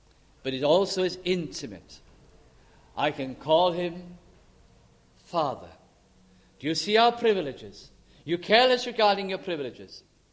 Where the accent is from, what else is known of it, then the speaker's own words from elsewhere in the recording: Wales, United Kingdom; I'm Welsh because I'm born in Wales.